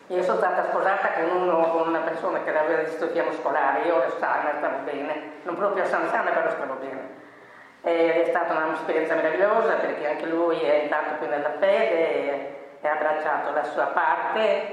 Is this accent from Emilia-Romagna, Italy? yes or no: yes; Bologna, Emilia-Romagna, Italy; per esempio a Bologna, io vengo da Bologna, ci sono tante belle chiese